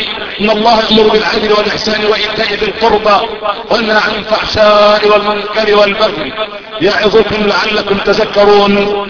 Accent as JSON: {"language": "Arabic", "country": "Egypt", "said": "اللهم اعصم بلدنا مصر من الفتن يا رب العالمين"}